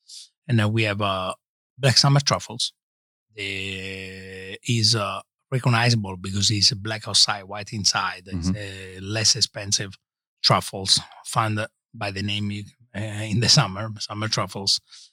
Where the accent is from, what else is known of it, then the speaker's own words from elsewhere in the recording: Montecastrilli, Umbria, Italy; moved away as an adult; now in United States; We are from Umbria, from a lovely village called Monte Castrilli, near Todi, in our north of Rome, you know, and was born there. The company was born there, and I came here in 1999.